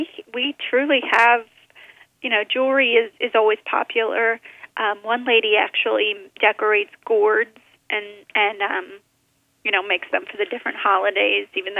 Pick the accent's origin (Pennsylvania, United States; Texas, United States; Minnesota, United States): Pennsylvania, United States; Coatesville; We grew up in St. Cecilia's Parish. My mom went to St. Cecilia's. It was Coatesville Catholic when I went through the school, and then graduated from Bishop Shanahan as well.